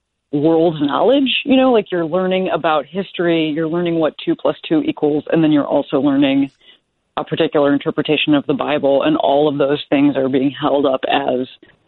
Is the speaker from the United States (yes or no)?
yes; Illinois, United States; I grew up 15 miles outside Chicago, and in a very, like almost a joke, because we had literally a milkman